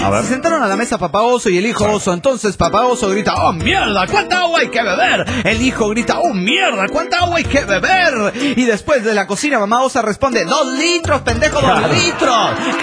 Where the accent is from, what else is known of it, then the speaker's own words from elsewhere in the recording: Mexico City, Mexico; del DF mexicano.